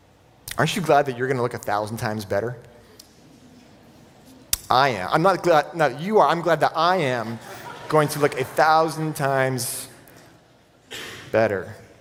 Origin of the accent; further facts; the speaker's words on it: Vancouver, British Columbia, Canada; now in Kelowna, Canada; I grew up in Vancouver, and I've lived in Kelowna long enough to know that big city life does not sound very appealing to a lot of people.